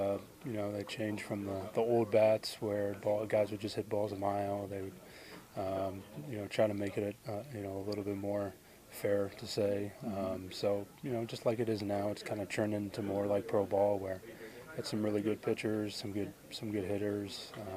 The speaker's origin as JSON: {"language": "English", "town": "Orlando", "region": "Florida", "country": "United States", "said": "Spent 3 years there, and like I said, I'm from Orlando, Florida before that."}